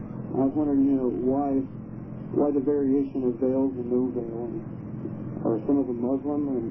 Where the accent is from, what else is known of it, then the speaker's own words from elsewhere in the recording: Ohio, United States; No, I'm from Ohio.